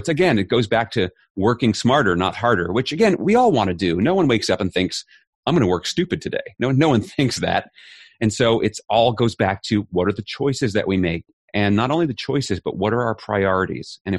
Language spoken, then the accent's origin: English; New York City, New York, United States; My mom is from Belgium, whereas I grew up in Queens, right in New York City.